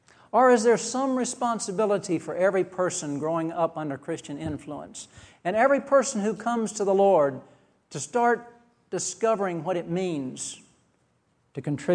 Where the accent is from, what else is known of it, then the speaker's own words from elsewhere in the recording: Georgia, United States; also born or lived in Florida; I was not unlike many of you growing up in South Georgia and South Florida, both.